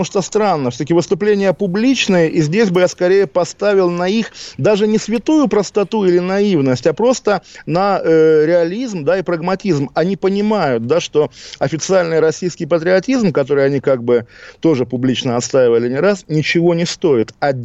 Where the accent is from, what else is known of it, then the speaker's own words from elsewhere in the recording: Ukraine; Да, я украинец